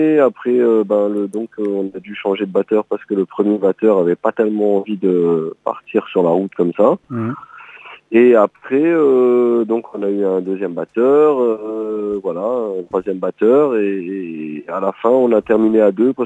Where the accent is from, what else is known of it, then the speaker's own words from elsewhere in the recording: Réunion, France; moved away; je suis pas créole, mais j'ai été élevé à La Réunion en fait. À la fin des années 80, on est retourné en France avec mes parents.